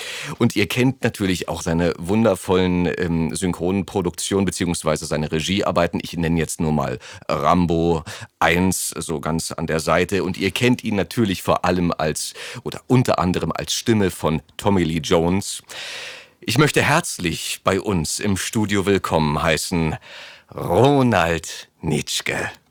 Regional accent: Germany; Wir sind so als Deutsche so daran gewöhnt, dass alles für uns geregelt wird

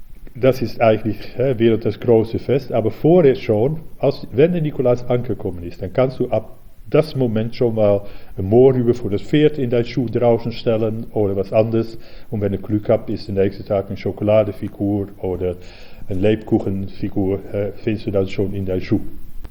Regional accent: Amsterdam, North Holland, Netherlands; German is a second language; now in Hanover, Germany; Ich komme ursprünglich aus Amsterdam, aus den Niederlanden, und bin 1986 nach Hannover umgezogen.

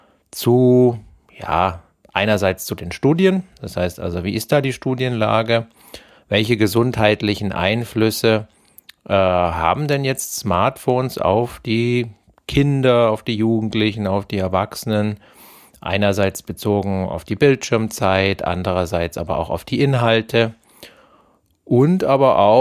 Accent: Augsburg, Bavaria, Germany; Ich bin ja aus Bayern, genauer gesagt aus Augsburg.

